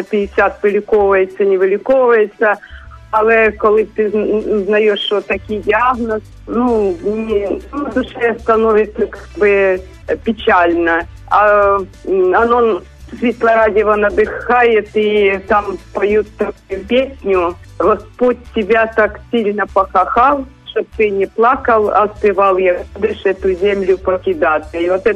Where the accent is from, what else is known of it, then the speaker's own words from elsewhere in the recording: Kyiv, Ukraine; Доброго дня, я з Києва